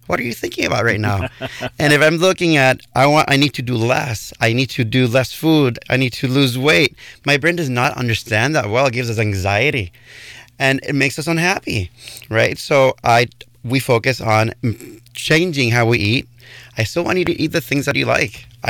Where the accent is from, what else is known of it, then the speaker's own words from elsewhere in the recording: Puerto Rico; I'm from Puerto Rico.